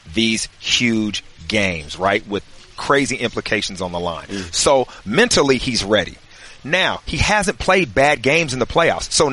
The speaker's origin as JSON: {"language": "English", "region": "West Coast", "country": "United States", "said": "it's because I'm from the West Coast, too."}